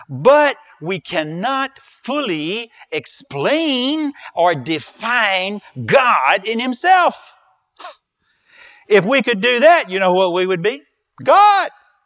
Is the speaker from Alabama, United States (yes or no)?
yes; Alabama, United States; I'm from South Alabama, and in South Alabama, if you've ever driven to Florida